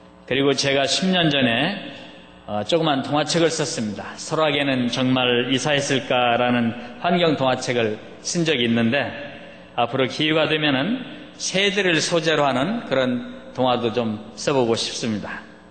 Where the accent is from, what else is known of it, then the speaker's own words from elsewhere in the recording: Anyang, Gyeonggi Province, South Korea; 저는 안양 출신의 국회의원